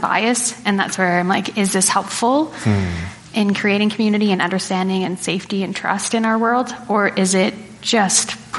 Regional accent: Western Canada, Canada; I'm white and I was raised in Western Canada

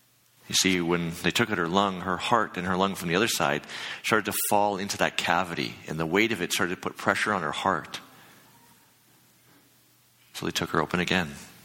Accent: Manitoba, Canada; now in Calgary, Canada; I'm from Manitoba, where this is fall. It hasn't even got cold yet.

